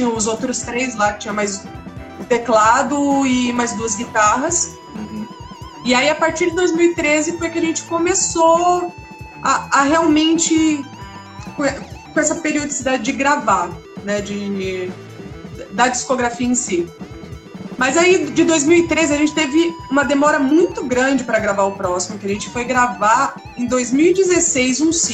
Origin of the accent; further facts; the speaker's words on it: Santo André, São Paulo, Brazil; now in São Caetano do Sul, Brazil; Eu sou de Santo André, hoje eu moro em São Caetano, que tá aqui no mesmo miolo, né?